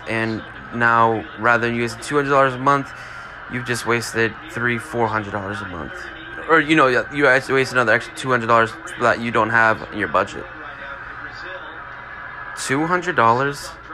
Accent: Bosnia & Herzegovina; also born or lived in Germany; I'm from Bosnia, when they went to war, you know, a huge war happened, we got sent to Germany, actually, my parents got sent to Germany, that's where I was born, came back

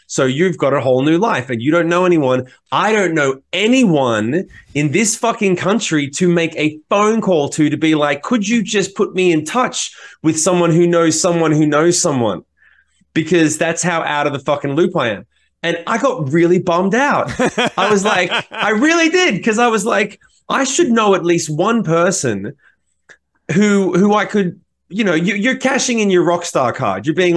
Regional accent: Australia; People don't know us as an Australian band in Australia.

